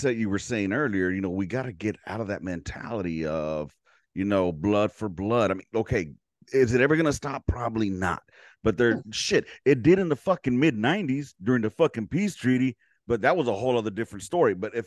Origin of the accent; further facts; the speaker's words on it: Los Angeles, California, United States; growing up in South Central, I mean, we were very, very few.